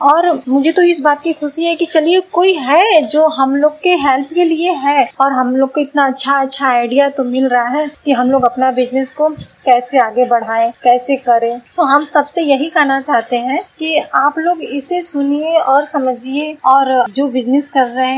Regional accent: Varanasi, Uttar Pradesh, India; और मैं बनारस की रहने वाली हूँ

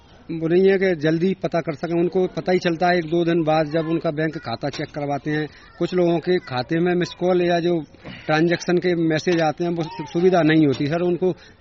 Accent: Kaprana, India; मेरे गांव का नाम कपराना है

